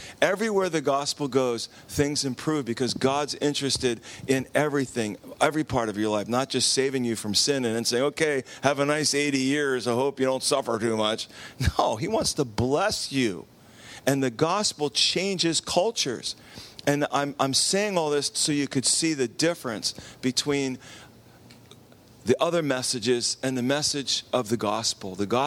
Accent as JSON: {"language": "English", "region": "New Jersey", "country": "United States", "tie": "born or raised there", "said": "Yeah, I was raised in Jersey. I know how to walk."}